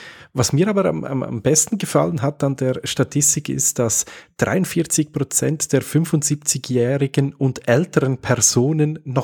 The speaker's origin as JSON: {"language": "German", "country": "Switzerland", "said": "Ich nehme ganz, ganz stark an, dass das bei euch in Österreich nicht anders rausgekommen wäre und bei uns in der Schweiz auch nicht."}